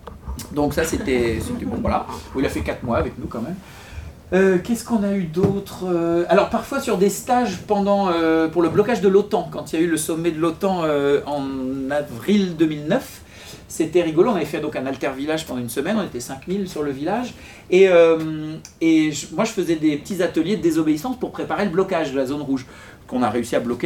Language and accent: French; North, France; quand on est du Nord, évidemment, on aime